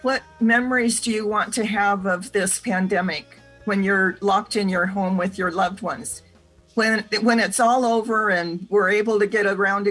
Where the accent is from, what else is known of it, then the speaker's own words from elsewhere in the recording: United States; But one of the kind of the do-it-yourself culture that we grew up with in America, it's this belief that I should know how to take care of myself without help.